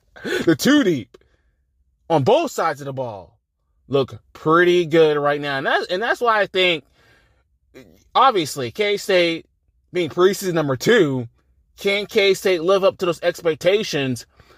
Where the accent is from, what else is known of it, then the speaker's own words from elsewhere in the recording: Georgia, United States; also born or lived in Florida; I'm from Georgia, but but when I play high school ball down there in Florida, a lot of athletes down there